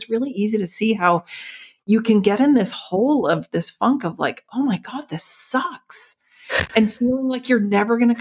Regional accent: Halifax, Nova Scotia, Canada; Maybe it's the East Coaster in me. Maybe it's because I'm from Halifax. I've got some saltiness from the sea.

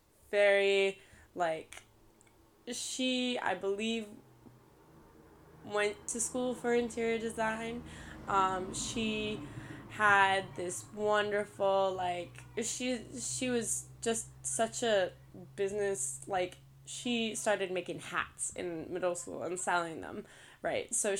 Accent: Colorado, United States; so this is when I was back in Colorado. I grew up in Colorado.

